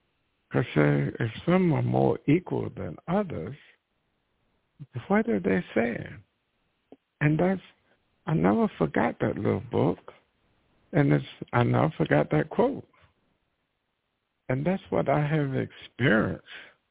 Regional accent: United States; And the hypocrisy that I experienced growing up in America, the hypocrisy.

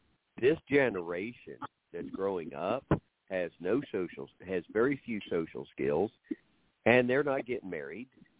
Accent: Oklahoma, United States; My hometown in northern Oklahoma had a very poor work ethic.

